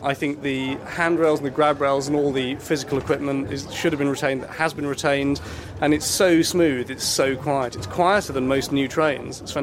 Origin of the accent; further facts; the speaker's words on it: East of England, United Kingdom; now in Glasgow, United Kingdom; I'm from Suffolk, but I live in Glasgow now. I study in Glasgow